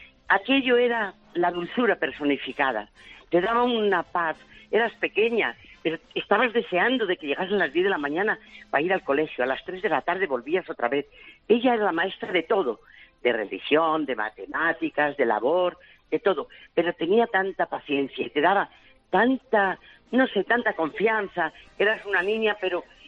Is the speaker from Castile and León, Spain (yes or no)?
yes; Val de San Lorenzo, Castile and León, Spain; Yo cuando era pequeña vivía en mi pueblo, que se llama Val de San Lorenzo, un pueblo precioso al ladito de Astorga.